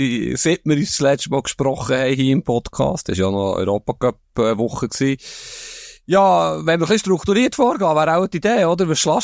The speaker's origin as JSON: {"language": "German", "region": "Bern", "country": "Switzerland", "said": "ich komme ja aus Bern und bin immer noch recht nach dem Club"}